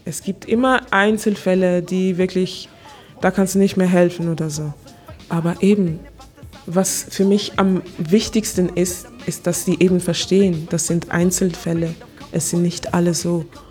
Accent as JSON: {"language": "German", "town": "Basel", "region": "Basel-Stadt", "country": "Switzerland", "accent": "Basel", "said": "ich versuche es jetzt, mein Basler Akzent richtig zu"}